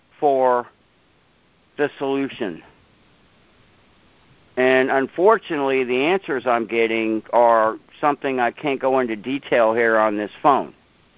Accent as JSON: {"language": "English", "region": "Scotland", "country": "United Kingdom", "said": "And, oh, Dan, you know I'm Scottish."}